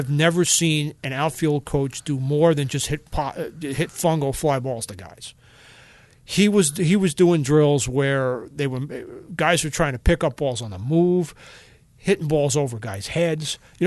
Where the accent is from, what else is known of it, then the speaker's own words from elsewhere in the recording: New York, United States; I grew up on Long Island, as if the accent wasn't a dead giveaway.